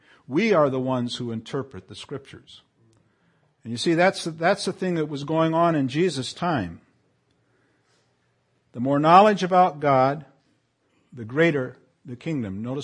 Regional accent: Canary Islands, Spain; I remember growing up in the Canary Islands in the 50s when all of the services were in Latin.

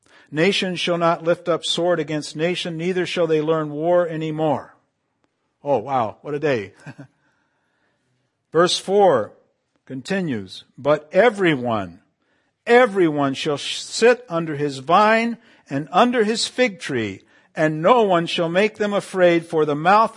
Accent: Canary Islands, Spain; I grew up in the Canary Islands where I don't know if we got the figs from Israel, but we always had plenty of figs.

